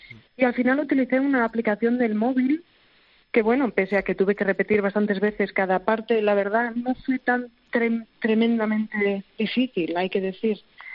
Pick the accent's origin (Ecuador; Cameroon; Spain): Spain; Galicia; now in Switzerland; porque yo ahora estoy en Suiza, no estoy en Galicia. Entonces, claro, pues no sé, echo de menos mi tierra, mi familia, están todos allí.